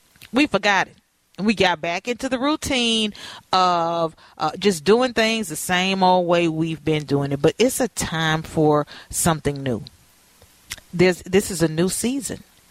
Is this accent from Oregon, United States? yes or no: no; Louisiana, United States; Girl, you know what? I'm from Louisiana, so Herbert looks like a bear.